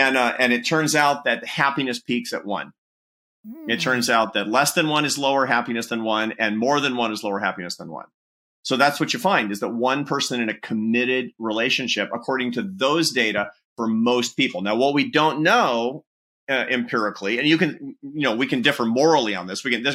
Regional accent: United States; for the first 5 years or so, I'm an American. I was kind of aggrieved and sort of injured until I realized this is how we roll, man.

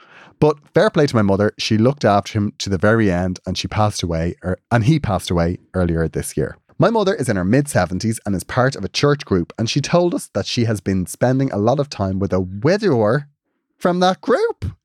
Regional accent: Cork, Munster, Ireland; I made my Holy Communion the day of the Eurovision in Mill Street. I'm from Cork.

